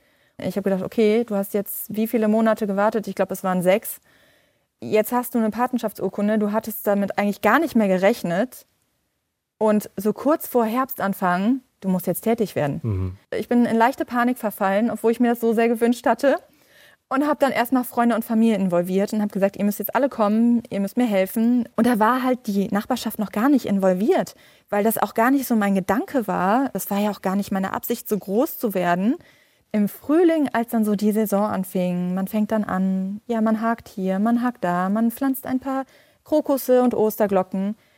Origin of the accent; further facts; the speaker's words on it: Mönchengladbach, North Rhine-Westphalia, Germany; also born or lived in Viersen; Ich bin in Viersen geboren, das ist nicht weit entfernt von Mönchengladbach und bin aber immer schon hier groß geworden, hab dann so ein paar Jahre lang mal so die Welt erkundet, habe gedacht, okay, ich ziehe mal nach Düsseldorf und ich ziehe mal nach Krefeld.